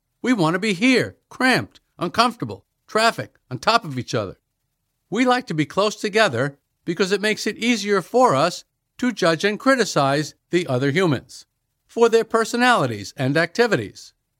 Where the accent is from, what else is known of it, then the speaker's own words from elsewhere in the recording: Long Island, New York, United States; also born or lived in Brooklyn; I was born in Brooklyn. We lived in the city. Then my parents decided they wanted to move out of the city and live on Long Island.